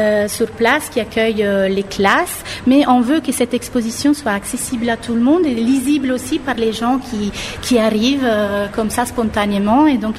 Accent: Italy; French is a second language; moved away as an adult; now in Paris, France; je suis italienne, je suis à Paris depuis une quinzaine d'années.

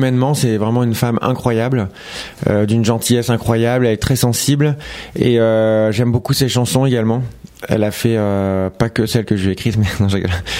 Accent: France; je chante en français parce que bah voilà, je suis français, je suis fier de mes origines

